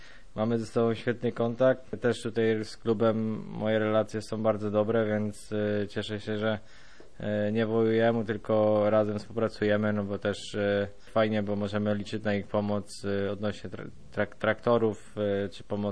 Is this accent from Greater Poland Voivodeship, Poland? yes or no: yes; Gniezno, Greater Poland Voivodeship, Poland; Ja zaczynałem troszeczkę później, bo u nas w Gnieźnie niestety nie mieliśmy takiego szczęścia jak tutaj w Gdańsku